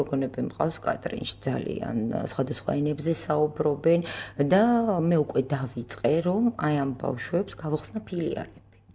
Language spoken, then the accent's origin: Georgian; Kutaisi, Imereti, Georgia; მე ქუთაისში დავიბადე, გავიზარდე